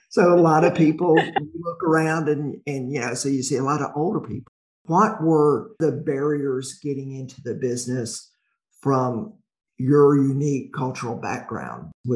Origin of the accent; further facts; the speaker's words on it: the South, United States; accent: Southern; that being from the South, because when I would get out of the South, I had to overcome the anomaly of my accent to be taken seriously.